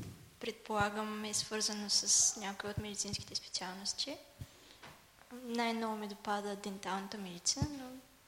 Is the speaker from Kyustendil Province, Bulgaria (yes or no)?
no; Dobrich, Dobrich Province, Bulgaria; Аз съм от Добрич. Завърших езикова гимназия с профил немски език.